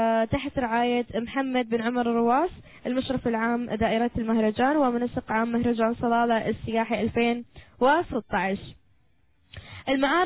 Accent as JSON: {"language": "Arabic", "town": "Muscat", "region": "Muscat Governorate", "country": "Oman", "said": "لان عندنا صيف في مسقط، حر كثير عندنا في مسقط"}